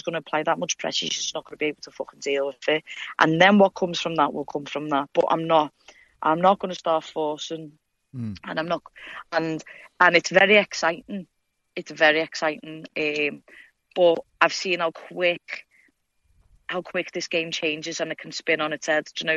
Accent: North West England, United Kingdom; Because I'm a Scouser. People go, oh, well, you're English. You just say that you're a Scouser and you're on English. It's like you can never please the masses. But I'm staying to what's true, and I'm English at the end of the day. My family's Irish.

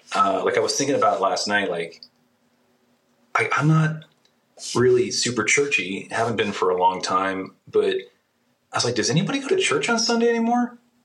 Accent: New Zealand; I'm from New Zealand, but I really believe in this.

